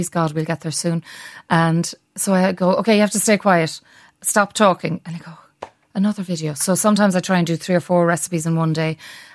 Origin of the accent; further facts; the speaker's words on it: Leinster, Ireland; yeah, but I'm from the south. I'm from Kildare.